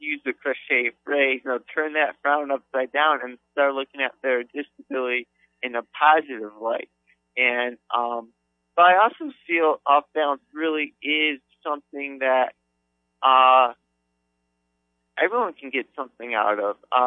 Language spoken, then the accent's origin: English; Cleveland, Ohio, United States; growing up, I was from the Cleveland area, so I was a big fan of the Cleveland Indians